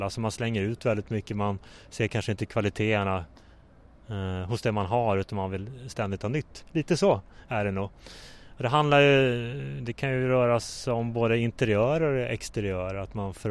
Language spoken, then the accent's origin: Swedish; Norrbotten County, Sweden; Alltså, jag är ju uppvuxen och född och släkten har bott på en liten gård, eller på en gård i en liten by utanför, mitt mellan Piteå och Luleå. Och där växte jag upp och bodde i drygt 20 år